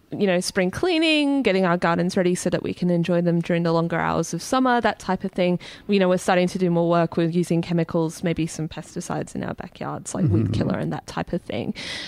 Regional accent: Brisbane, Queensland, Australia; Well, I'm from Brisbane, and I had my first hay fever season last year

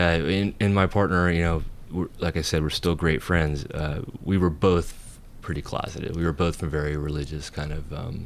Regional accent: Tallahassee, Florida, United States; accent: American; I apologize for my grating American accent first. But I had grown up in a very conservative religious family, Pentecostal, very, in Tallahassee.

